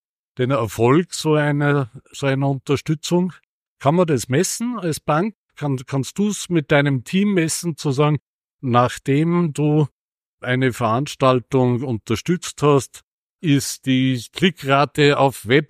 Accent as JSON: {"language": "German", "region": "Upper Austria", "country": "Austria", "said": "ich weiß als Oberösterreicher und 60 Jahre auf diesem Planeten, was die Sparkasse macht"}